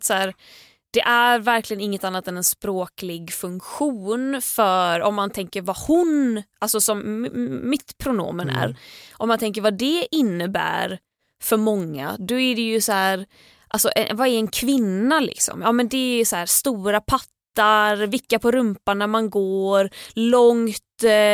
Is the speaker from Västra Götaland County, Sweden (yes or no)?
yes; Gothenburg, Västra Götaland County, Sweden; Jag var ju hemma i Göteborg i Tahult över West Pride.